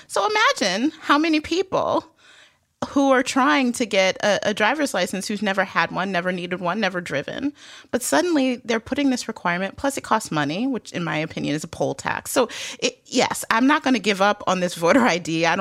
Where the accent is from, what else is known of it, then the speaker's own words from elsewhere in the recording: Detroit, Michigan, United States; I'm from Detroit, which is a international border state, and there was a requirement. When I grew up, you could go to Canada with just your driver's license